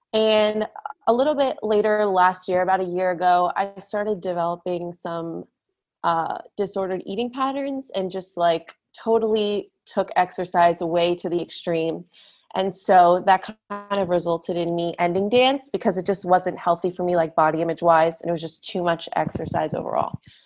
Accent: New Jersey, United States; I'm 17 years old. I'm a senior in high school. I'm from New Jersey

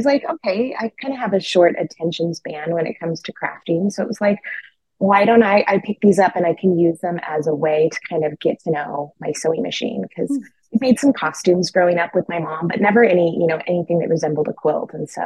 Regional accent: California, United States; I am a fabric and textile designer, and I write quilting books too. We are from Northern California, a little bit east of Sacramento.

